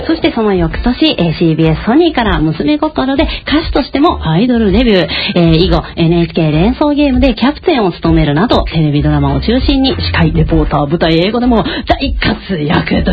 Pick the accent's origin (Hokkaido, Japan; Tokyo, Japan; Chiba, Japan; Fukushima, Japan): Tokyo, Japan; 私東京なんですけど、赤坂の学校にいて、